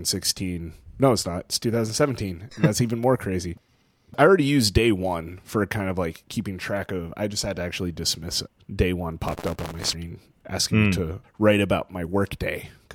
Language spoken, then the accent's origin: English; Fredericksburg, Texas, United States; It's between here and Fredericksburg, which is my hometown. So it's like kind of middle of the Texas Hill Country.